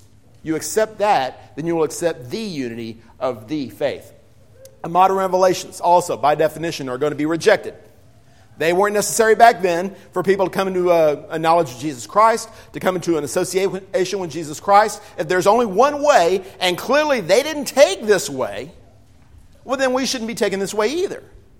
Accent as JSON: {"language": "English", "region": "Texas", "country": "United States", "tie": "born or raised there", "also_born_or_lived": "Oklahoma", "said": "You know, I grew up in Texas. And then we moved to Oklahoma."}